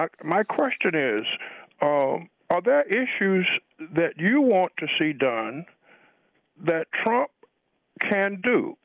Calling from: Washington, United States; calling from Washington.

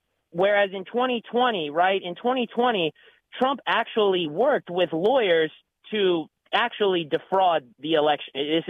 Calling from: Maryland, United States; calling again from Maryland.

